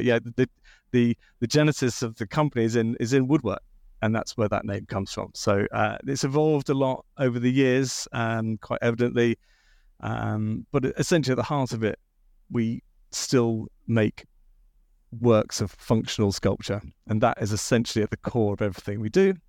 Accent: Bath, South West England, United Kingdom; I was born and bred in Bath

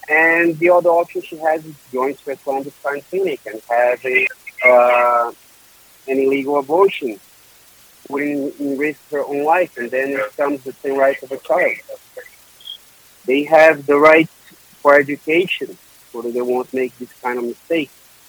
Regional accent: Brazil; Jennifer is a young girl who lives in the community back in Brazil, in my hometown.

